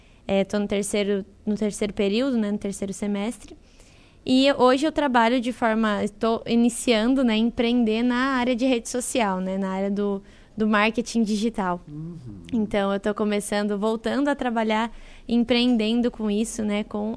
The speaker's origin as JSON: {"language": "Portuguese", "town": "Urussanga", "region": "Santa Catarina", "country": "Brazil", "tie": "born or raised there", "said": "Sou natural de Uruçanga, nasci aqui no nosso hospital. Morei aqui por muito tempo, até que eu fiquei um tempo fora, mas acabei voltando para cá também."}